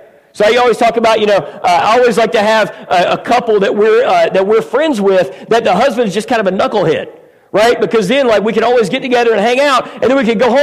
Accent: Midwest, United States; I mean, as a Midwesterner, you're kind of a good person. That's kind of one of the massive hurdles that we have to overcome in the Midwest.

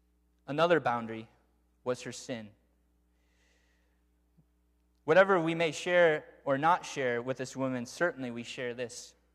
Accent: Michigan, United States; I grew up in Michigan, where the University of Michigan is

